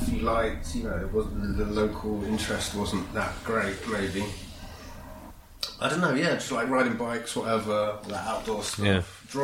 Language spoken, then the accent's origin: English; Kingston, London, United Kingdom; also born or lived in Roehampton; Well, Kingston. Grew up Kingston, born in Roehampton, 1969, and then moved to Kingston, mum and dad. So that was an awesome upbringing, like, you know, just like being near Richmond Park, all that kind of stuff.